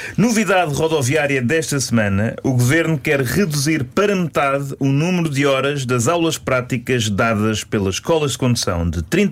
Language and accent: Portuguese; Portugal; Somos portugueses, nós a conduzir somos irritadiços, amargurados, rancorosos.